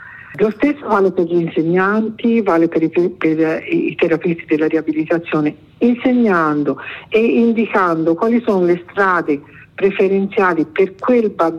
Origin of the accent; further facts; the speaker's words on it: San Casciano in Val di Pesa, Tuscany, Italy; perché io sono di San Casciano